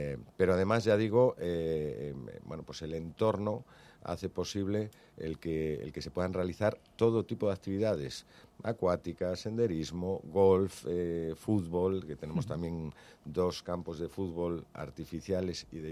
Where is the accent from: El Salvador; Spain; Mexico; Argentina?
Spain; A Coruña, Galicia; junto al campo de mi tierra, de La Coruña